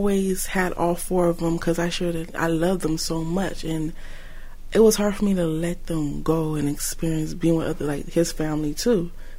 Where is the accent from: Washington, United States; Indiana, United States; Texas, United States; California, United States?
California, United States; Compton; I was raised in Compton.